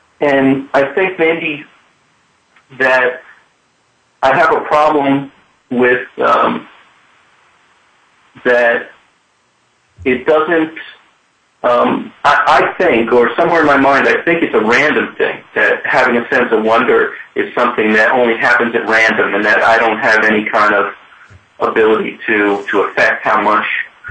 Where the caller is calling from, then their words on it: West Hurley, New York, United States; Hi, guys. I'm calling in from West Hurley, New York.